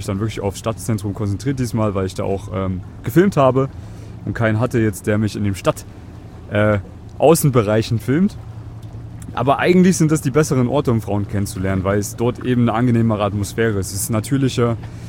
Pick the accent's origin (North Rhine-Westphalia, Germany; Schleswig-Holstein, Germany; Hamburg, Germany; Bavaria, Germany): Bavaria, Germany; mein Roadtrip hat ihn München begonnen, beziehungsweise meine Heimat